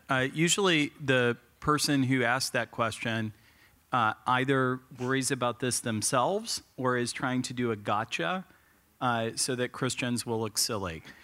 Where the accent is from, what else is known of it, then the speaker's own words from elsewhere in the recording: West Virginia, United States; I'm from West Virginia, and indoor plumbing is awesome.